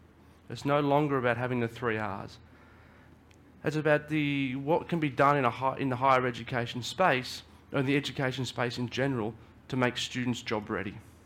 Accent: Australia; moved away; As I said, I'm originally from Australia.

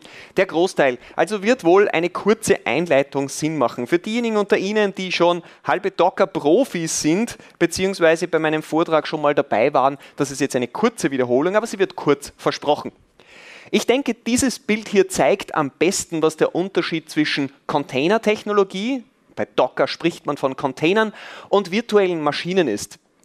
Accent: Austria; Ich komme aus Österreich.

